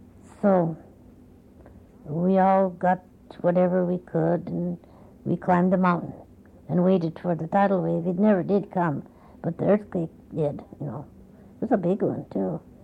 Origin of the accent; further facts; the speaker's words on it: Alaska, United States; moved away; They didn't realize I came from Alaska. And I said to Fred, I said, gee, this is worse than Alaska.